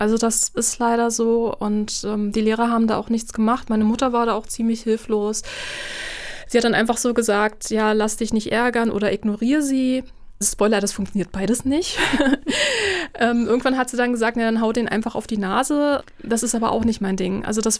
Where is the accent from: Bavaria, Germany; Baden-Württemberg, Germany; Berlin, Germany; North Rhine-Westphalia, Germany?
Berlin, Germany; born or raised there